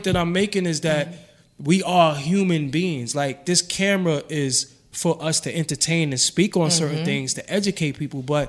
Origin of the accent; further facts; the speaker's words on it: Brooklyn, New York, United States; I'm from Brooklyn, as y'all know.